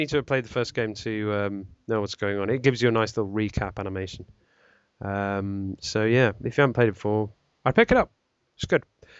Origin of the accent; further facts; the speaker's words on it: London, United Kingdom; Well, actually, it's funny you should say all that because I'm from East London.